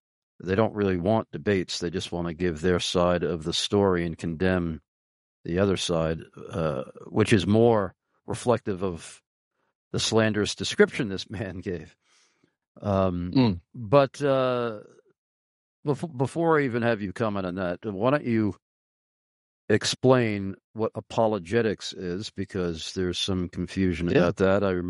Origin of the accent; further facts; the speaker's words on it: Carlisle, Pennsylvania, United States; right here in my hometown, Carlisle, Pennsylvania